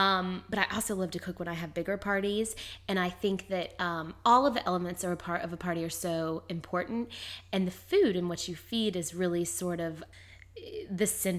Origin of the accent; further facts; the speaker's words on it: the South, United States; my party business has grown so rapidly in New York is because as a Southerner, that adds cachet and sort of validity to my background in food.